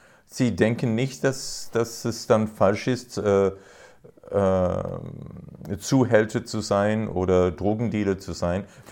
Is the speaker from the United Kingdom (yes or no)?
no; South Africa; Zum Beispiel, ich bin in Südafrika aufgewachsen.